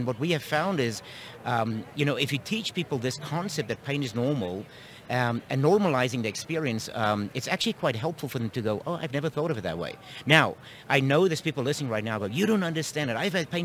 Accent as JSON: {"language": "English", "country": "South Africa", "said": "I'm from South Africa, and people ask me every weekend"}